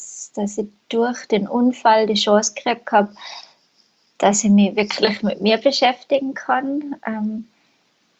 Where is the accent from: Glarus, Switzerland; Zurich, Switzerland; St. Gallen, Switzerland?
St. Gallen, Switzerland; ich habe die Tourismusschule bei uns in St. Gallen gemacht